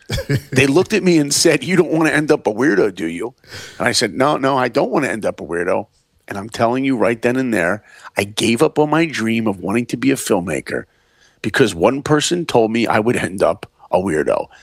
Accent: Philadelphia, Pennsylvania, United States; I'm from Northeast Philadelphia. I grew up on the East Coast.

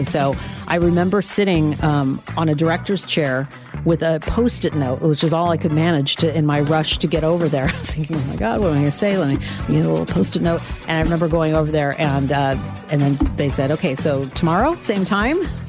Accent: Sacramento, California, United States; right outside of my hometown of Sacramento.

